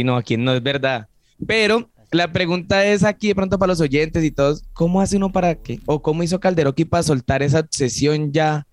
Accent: Ibagué, Tolima, Colombia; now in Cali, Colombia; No, yo no soy caleño. Amo a Cali porque llevo muchos años en Cali, pero soy ibaguereño, soy hincha del Tolima.

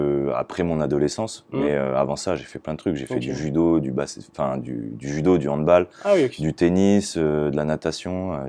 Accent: Montélimar, Auvergne-Rhône-Alpes, France; Donc, moi je suis originaire de la Drôme, donc Montélimar.

